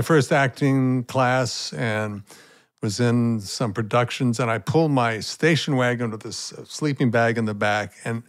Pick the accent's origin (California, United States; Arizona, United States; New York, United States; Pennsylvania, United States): Arizona, United States; Flagstaff; I came from Arizona, Flagstaff. All my friends were Hopi, Navajo kids and ranchers, sons and daughters, and galloping here and there